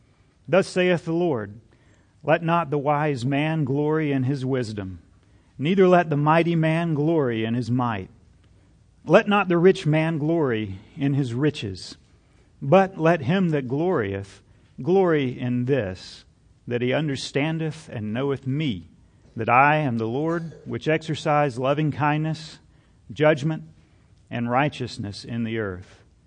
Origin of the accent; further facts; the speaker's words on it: Georgia, United States; That's what I'd say where I grew up in South Georgia, just bragging.